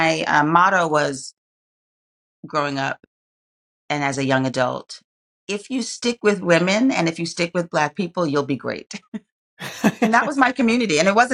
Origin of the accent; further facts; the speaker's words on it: the North, United States; So I'm a Northerner, but I have Southern roots.